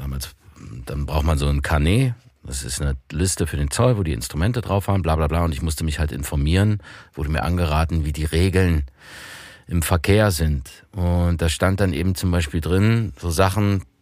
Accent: East Germany, Germany; Ich als Ossi.

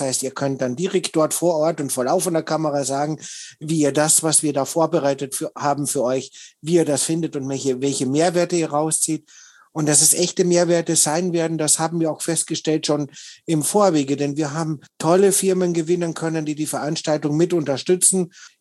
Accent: Austria; born there; Ich bin ja gebürtiger Österreicher, also ich komme noch weiter aus dem Süden als der Michael.

